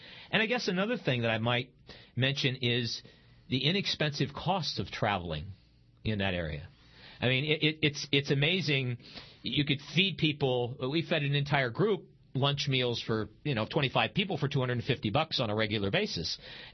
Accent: Omaha, Nebraska, United States; I am from Omaha, Nebraska myself.

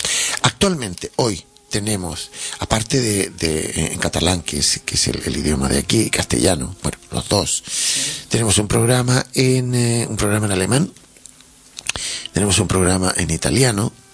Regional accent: Santiago, Santiago Metropolitan, Chile; also born or lived in Valparaíso; yo nací en Valparaíso, entonces que a pesar de que he vivido toda mi vida en Santiago

